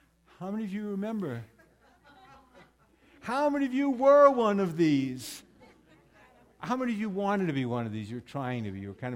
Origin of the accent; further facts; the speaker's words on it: New York, United States; I grew up in Long Island. My parents were children of immigrants